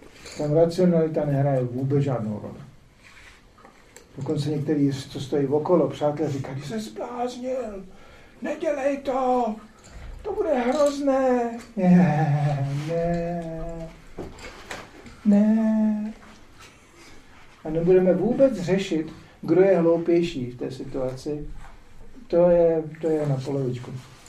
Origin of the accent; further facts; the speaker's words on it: Germany; Tady se to ještě v Čechách neměli, ale já jsem vyrůstal v Německu